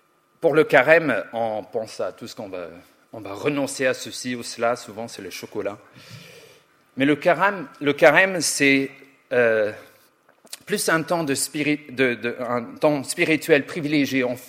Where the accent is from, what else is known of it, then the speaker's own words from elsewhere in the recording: Belfast, Northern Ireland, United Kingdom; French is a second language; j'ai grandi à Belfast.